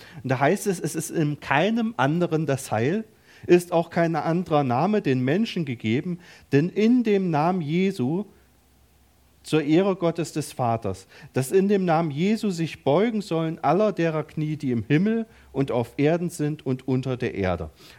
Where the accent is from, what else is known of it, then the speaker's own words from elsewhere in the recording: East Germany, Germany; wir waren ja in einer Diktatur, ich bin ja im Osten aufgewachsen